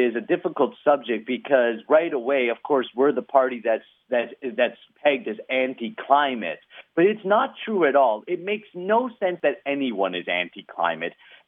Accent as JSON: {"language": "English", "country": "Canada", "said": "And as a Canadian small business owner, we will get out of your way so you can run your business."}